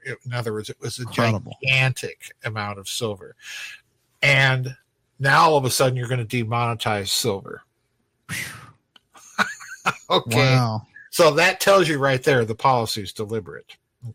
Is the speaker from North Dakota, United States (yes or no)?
no; South Dakota, United States; And Frank Baum is an editor in a little town newspaper in my home state of South Dakota.